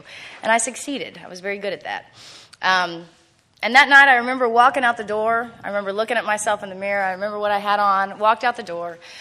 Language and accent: English; San Antonio, Texas, United States; I'm from San Antonio. It's so dumb. Anyway, but come from a great family.